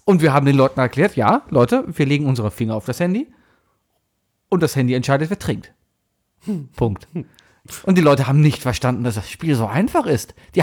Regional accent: Cologne, North Rhine-Westphalia, Germany; Ich kam aus Köln, wie so 90% von allen hier.

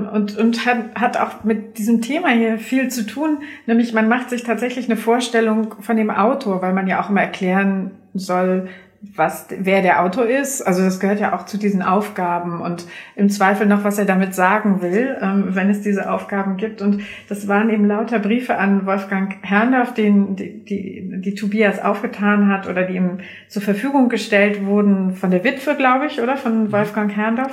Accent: Lower Saxony, Germany; ich komme aus Niedersachsen, da gibt es kein Dialekt

